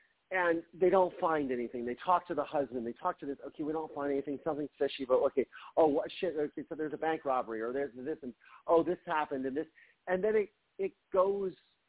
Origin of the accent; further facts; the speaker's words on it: Ohio, United States; growing up in Ohio, it's a small state, but we have a population with 5-10 million, you know.